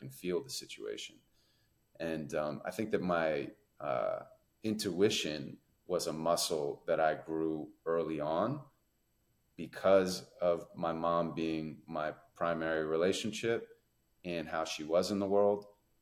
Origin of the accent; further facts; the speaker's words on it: Santa Monica, California, United States; And my mom's a school teacher. I was born and raised in Santa Monica.